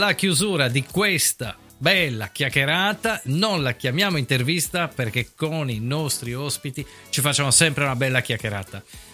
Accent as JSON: {"language": "Italian", "region": "Sardinia", "country": "Italy", "said": "Noi da sardi ti capiamo benissimo."}